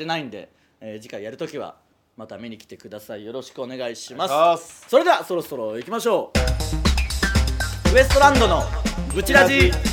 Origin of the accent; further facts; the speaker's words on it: Okayama, Japan; 香川なんて我々岡山県出身ですからすごい近い